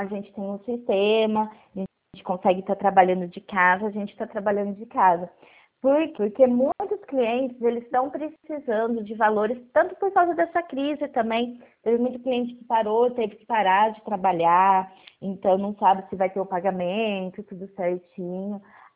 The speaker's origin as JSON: {"language": "Portuguese", "town": "Pirassununga", "region": "São Paulo", "country": "Brazil", "said": "eu sou de Pirassununga"}